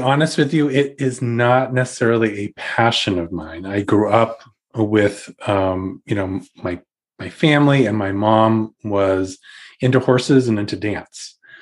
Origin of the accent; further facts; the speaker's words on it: New England, United States; born there; now in Rochester, United States; I wouldn't say I'm a Rochesterian, as I was born in New England, moved here in 2010